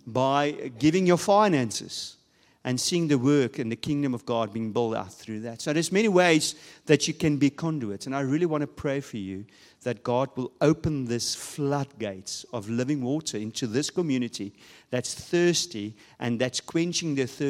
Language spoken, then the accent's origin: English; South Africa; first language Afrikaans; English is a second language; Obviously, you can hear me being South African and Afrikaans, actually. I actually only use English as self-defense.